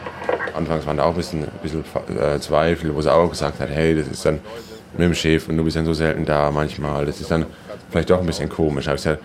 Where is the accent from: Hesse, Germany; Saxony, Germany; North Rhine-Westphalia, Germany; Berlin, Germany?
Hesse, Germany; Hirschhorn; Ich komme selber vom Neckar in Hirschhorn, da haben wir unser Schloss und da bin ich zu Hause. Ich fahre natürlich am liebsten durch meinen Heimatort durch